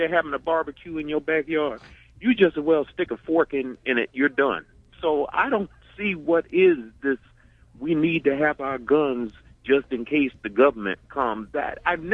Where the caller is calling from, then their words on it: Queens, New York, United States; I'm calling from Queens, New York.